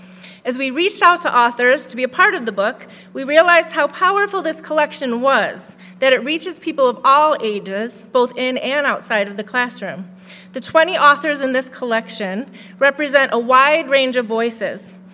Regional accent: Chicago, Illinois, United States; But I grew up nonetheless in Hungarian Chicago.

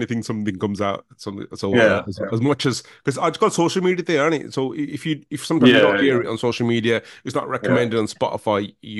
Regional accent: Handsworth, West Midlands, United Kingdom; I'm from Handsworth originally. I'm from Handsworth.

